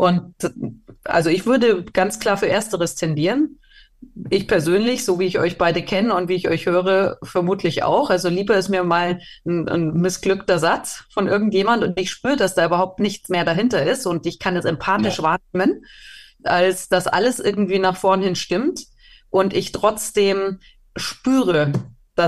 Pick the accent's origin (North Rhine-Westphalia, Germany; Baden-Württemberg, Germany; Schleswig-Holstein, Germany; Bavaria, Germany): Bavaria, Germany; Ja, ich bin in Bayern in Zeiten von Strauß noch groß geworden.